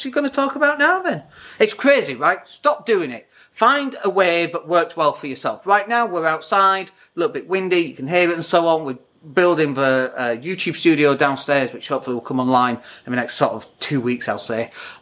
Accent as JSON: {"language": "English", "country": "United Kingdom", "lives_now": "Spain", "said": "And we're British, so stop doing it."}